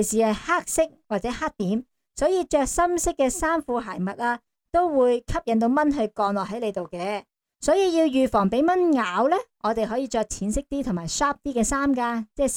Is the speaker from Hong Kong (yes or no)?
yes; Hong Kong; 我哋香港人